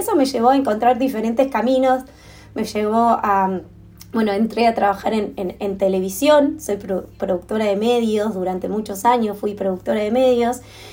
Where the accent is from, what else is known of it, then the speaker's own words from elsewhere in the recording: Mar del Plata, Buenos Aires Province, Argentina; also born or lived in Pergamino; nací en Pergamino, pero nosotros vivimos desde muy pequeño en Mar del Plata, así que yo siempre digo que soy de Mar del Plata